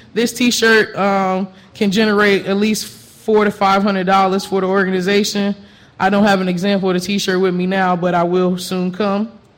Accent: Chicago, Illinois, United States; Oh, I'm from Chicago.

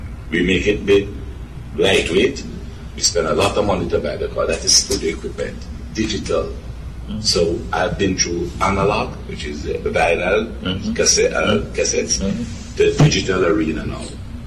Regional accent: Jamaica; You know, I'm from Jamaica, the singer is from Guyana, and the other one from Trinidad.

